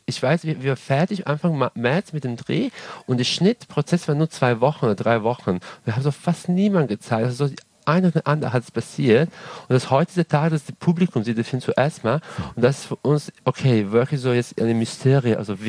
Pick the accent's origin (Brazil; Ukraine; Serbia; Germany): Serbia; first language Serbo-Croatian; German is a second language